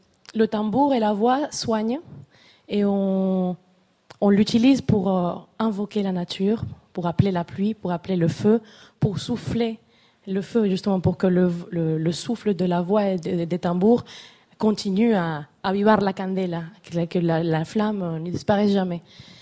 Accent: Caracas, Capital District, Venezuela; Je viens de Caracas, qui est la capitale du Venezuela et qui est pas très loin de la région de Barlovento.

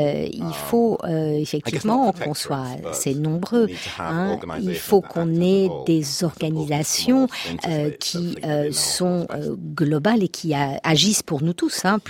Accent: Trinidad & Tobago; French is a second language; now in London, United Kingdom; c'est étrange pour moi parce que je viens de Trinidad. Je suis arrivée à Londres donc en 1989.

